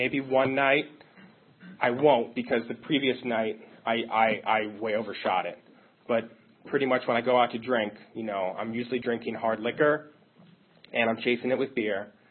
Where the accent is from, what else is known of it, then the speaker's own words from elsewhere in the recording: Maryland, United States; So I grew up where I live now and where I grew up is all in the same area. I'm from Maryland. I'm from Montgomery County.